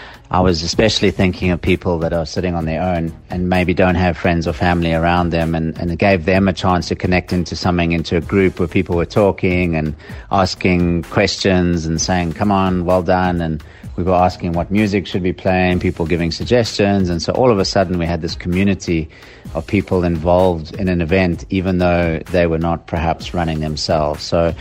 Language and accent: English; South Africa; I'm from South Africa